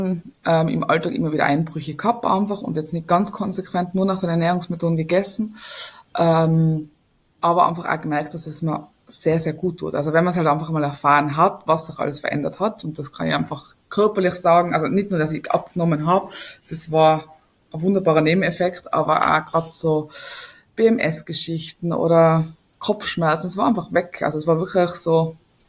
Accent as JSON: {"language": "German", "region": "Tyrol", "country": "Austria", "said": "ich bin aus Tirol, mittlerweile wohne ich in Zirl, bin 36 Jahre alt."}